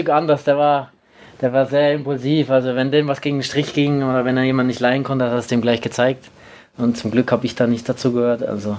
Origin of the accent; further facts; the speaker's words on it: Karlsruhe, Baden-Württemberg, Germany; im Pokalspiel war es in Karlsruhe, auch noch zufällig in Karlsruhe, in meiner Heimat.